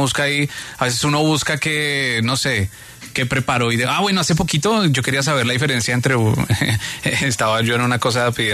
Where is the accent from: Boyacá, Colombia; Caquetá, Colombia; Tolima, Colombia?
Boyacá, Colombia; accent: mixed Bogotá and Boyacá dialect; also born or lived in Bogotá; Yo soy rolo con descendencia boyacense. Entonces, okay. Como que me crié en Boyacá, pero soy rolo y después acá otro tiempo. Entonces es una combinación de las dos. Toda mi familia es boyacense. Entonces como que tengo esa combinación y ese dialecto un poco combinado.